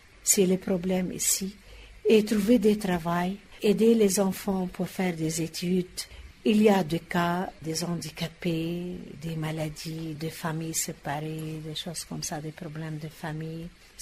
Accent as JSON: {"language": "French", "country": "Lebanon", "said": "Tu sais, moi, je suis libanaise."}